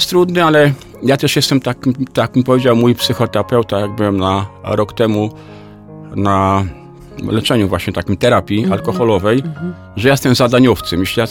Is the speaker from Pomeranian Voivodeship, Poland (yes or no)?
no; Masovian Voivodeship, Poland; moved away as an adult; now in Silesia, Poland; ja w ogóle pochodzę z Mazowsza, w 87 roku przyjechałem na Śląsk